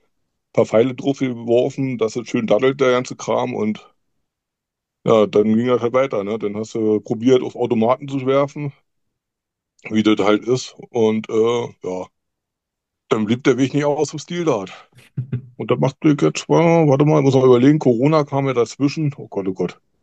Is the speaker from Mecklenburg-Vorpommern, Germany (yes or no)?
yes; Mecklenburg-Vorpommern, Germany; Und ja, dann, wie gesagt, alles abgegrast, was zu machen war in Mecklenburg. Da die Rangliste mitgespielt, auch ohne Punkte und so weiter, ne? Weil da hast du ja als Mecklenburger